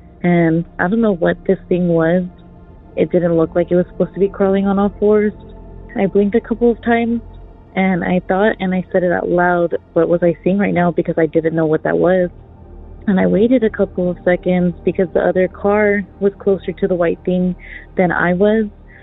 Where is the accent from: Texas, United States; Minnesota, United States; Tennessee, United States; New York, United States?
Texas, United States; San Antonio; I'm from San Antonio, Texas.